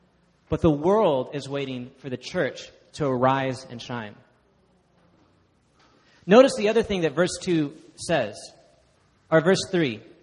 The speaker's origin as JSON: {"language": "English", "town": "Dallas", "region": "Texas", "country": "United States", "tie": "born or raised there", "said": "I grew up in a place, Dallas has, I think, per capita more churches than any other city in the country"}